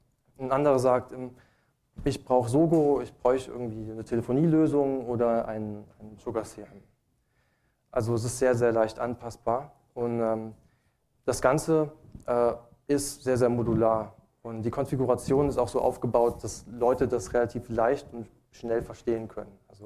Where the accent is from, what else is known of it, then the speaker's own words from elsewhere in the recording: Luxembourg; Also ich persönlich, ich komme aus Luxemburg